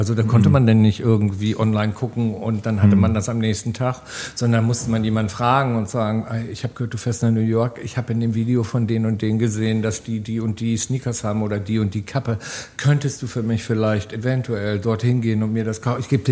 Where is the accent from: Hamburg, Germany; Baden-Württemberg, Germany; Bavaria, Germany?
Hamburg, Germany; moved away as an adult; now in London, United Kingdom; ich bin ja in der Nähe von Hamburg aufgewachsen